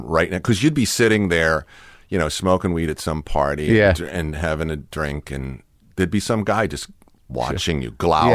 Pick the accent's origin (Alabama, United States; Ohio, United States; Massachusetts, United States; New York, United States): Massachusetts, United States; Woburn; In Massachusetts, in Woburn. They built the Burlington Mall.